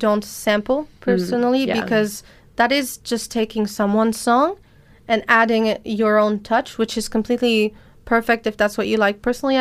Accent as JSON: {"language": "English", "country": "Palestine", "also_born_or_lived": "France", "said": "And when you do say, for example, for me, I'm Palestinian French."}